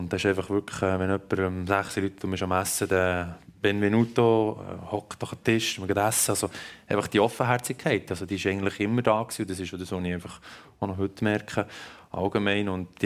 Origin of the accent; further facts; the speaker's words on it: Switzerland; Nein, ich habe ja, Schweizer und habe einfach einen Teil drinnen.